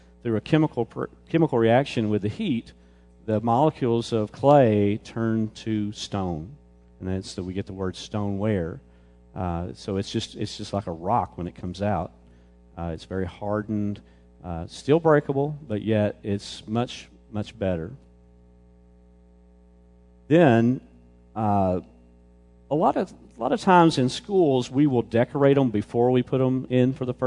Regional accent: Missouri, United States; also born or lived in Arkansas; I was from Arkansas for a while, and we had plenty of that iron oxide in that red clay over there. And then I grew up in Missouri.

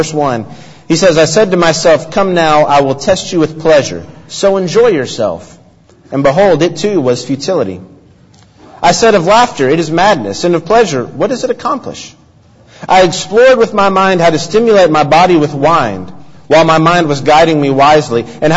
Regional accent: Memphis, Tennessee, United States; Growing up in the Memphis area, obviously, very familiar with … with the landmark in Memphis, Graceland.

